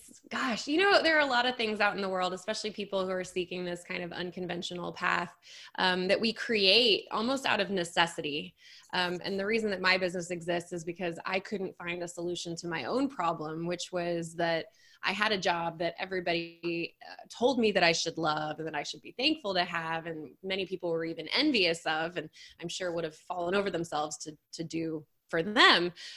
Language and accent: English; Texas, United States; But both my parents are from Illinois and I was born and raised in Texas.